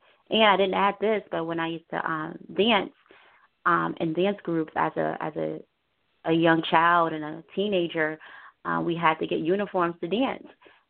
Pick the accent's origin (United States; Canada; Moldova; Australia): United States; Harlem, New York; I grew up in Harlem. On 152nd Street, yeah. Black community, a culture of Black community.